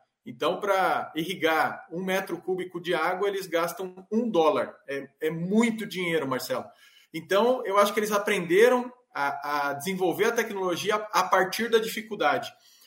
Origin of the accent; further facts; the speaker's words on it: São Paulo, Brazil; moved away as an adult; nasci em São Paulo e até os meus 19 anos eu morei na cidade.